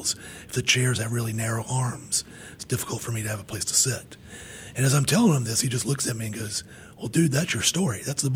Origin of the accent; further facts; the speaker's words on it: Charlotte, North Carolina, United States; Because I'm from Charlotte. I haven't been to New York that much.